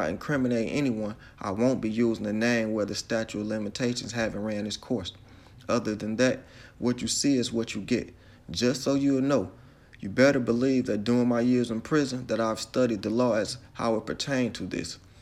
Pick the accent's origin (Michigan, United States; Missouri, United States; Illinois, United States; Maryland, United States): Michigan, United States; Detroit; I have to say that growing up on Detroit's east side in the Black Bottom, I seen some things